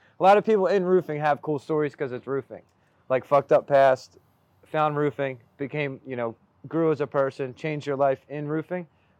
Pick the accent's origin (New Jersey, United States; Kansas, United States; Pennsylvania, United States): Pennsylvania, United States; Philadelphia; moved away as an adult; now in Florida, United States; It's crazy because I'm from Philly where actually used to get cold, but I've been in Florida 8 years now, so I can't.